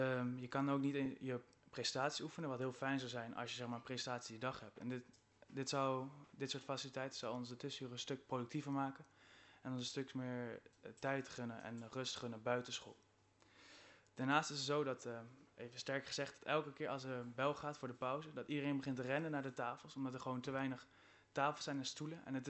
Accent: Valburg, Gelderland, Netherlands; En ik kom uit Valburg en leef dus ook in de Overbetuwe, gemeente Overbetuwe.

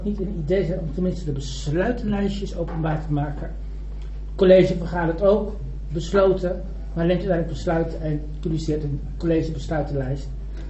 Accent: Nijmegen, Gelderland, Netherlands; born there; now in Arnhem, Netherlands; om in mijn geboortestad, in mijn geboorteplaats, te gaan luisteren hoe de gemeente Nijmegen nadenkt over die gemeenschappelijke samenwerking.

